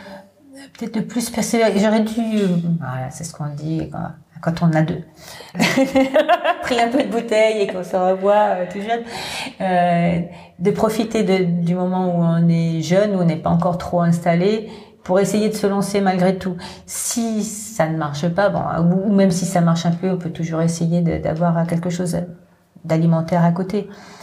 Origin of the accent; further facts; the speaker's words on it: Bourgogne-Franche-Comté, France; Moi, je suis originaire de Bourgogne. Je suis venue faire des études à partir de la troisième année aux Beaux-Arts de Cergy. Mm. Ça fait quelques années maintenant, ça fait quand même assez longtemps.